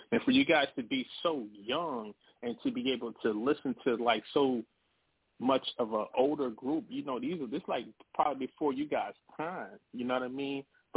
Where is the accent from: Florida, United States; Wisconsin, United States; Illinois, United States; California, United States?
Florida, United States; Daytona Beach; born there; I was born in Florida, Daytona Beach.